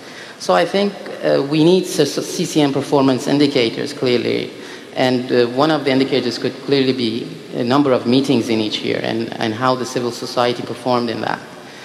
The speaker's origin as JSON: {"language": "English", "country": "Iran", "said": "I'm from Iran."}